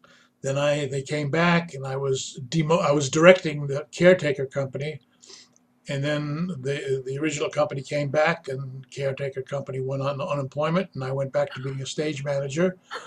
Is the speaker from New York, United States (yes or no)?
yes; Manhattan, New York, United States; I was born and raised in Manhattan. I took public transit to school every day for 6 years.